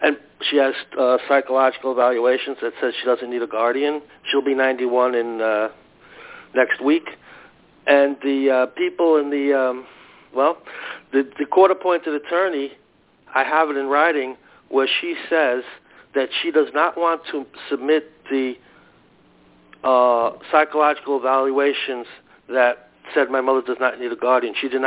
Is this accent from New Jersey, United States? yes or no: yes; New Jersey, United States; Okay, I'm from New Jersey. I've been a member for a few months already